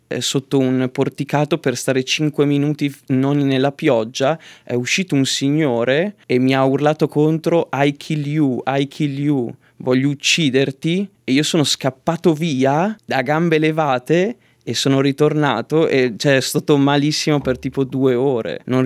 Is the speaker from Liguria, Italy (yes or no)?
no; Lombardy, Italy; a Brisbane ho un amico che non vedo da 10 anni, che abitava nel mio paese in provincia di Mantova